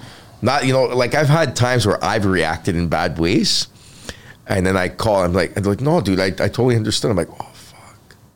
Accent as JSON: {"language": "English", "country": "Canada", "said": "I'm a Canadian comedian."}